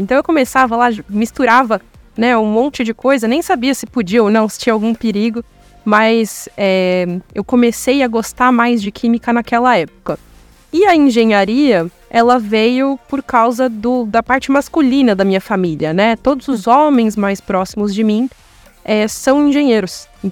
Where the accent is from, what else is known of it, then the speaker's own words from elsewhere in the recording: São Paulo, Brazil; eu sou nascida e crescida em São Paulo, né?